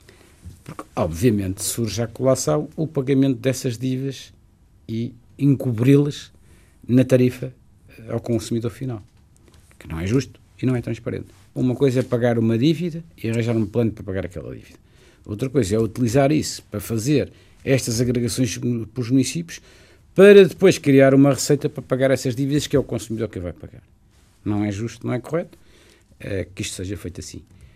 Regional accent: Norte, Portugal; Minho, minha terra.

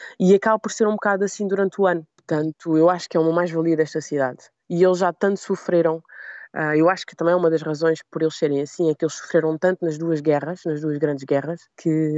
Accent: Portugal; Nós temos a mim como portuguesa, temos outros portugueses que já foram embora

